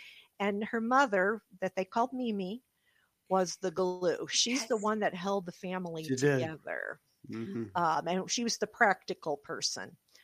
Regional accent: Missouri, United States; So I started researching, looking for women who had some sort of a tie to my home state.

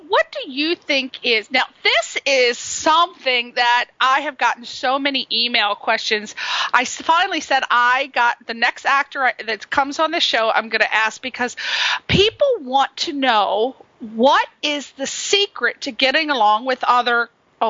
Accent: East Coast, United States; now in Los Angeles, United States; I'm from the East Coast, so I have a different mentality. When I came out here, it was very different. I was culture shocked when I moved out here.

